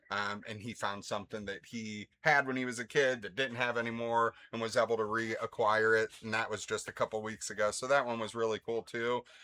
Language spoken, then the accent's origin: English; Akron, Ohio, United States; So born and raised in Akron. I actually graduated from Barberton, and I live in like West Akron sort of now. But I worked in Hudson, you know, most of my adult life.